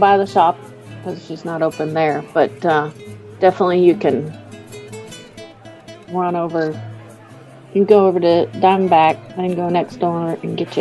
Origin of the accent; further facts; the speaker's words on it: Idaho, United States; now in North Carolina, United States; Growing up in Idaho, where you have the russet potato, that was the only potato.